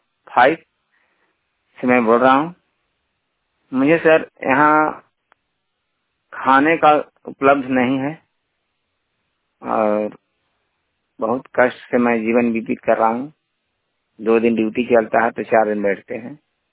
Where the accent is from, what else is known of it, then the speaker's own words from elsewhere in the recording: Bihar, India; now in Ludhiana, India; बिहार के रहने वाला हूँ। मैं लुधियाना से बोल रहा हूँ, राजीव गांधी फोकल पॉइंट गली नंबर 4-5 से मैं बोल रहा हूँ।